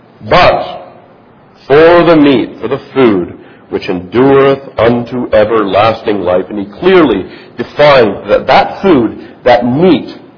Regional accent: Canada; I recall growing up in Canada, you had to have this stamp on the meat

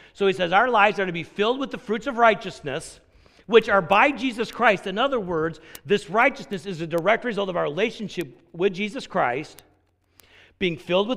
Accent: South Carolina, United States; I'm from South Carolina, sweet tea.

